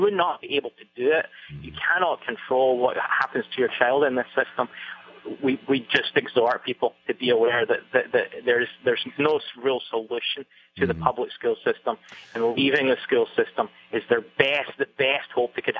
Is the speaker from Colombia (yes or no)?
no; Scotland, United Kingdom; now in United States; looking as a little bit of an outsider, being a British or Scottish coming over to America